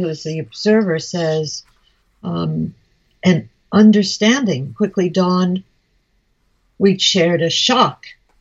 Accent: New York, United States; moved away; I'm a New Yorker born and bred, but I haven't lived in New York in like 55 years. But I am a New Yorker.

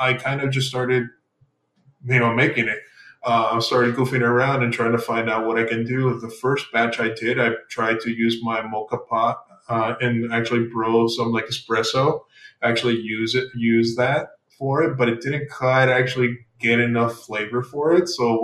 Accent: El Paso, Texas, United States; also born or lived in Mexico; I grew up originally. I'm from Texas, El Paso, Texas. I grew up in Mexico for a bit as well.

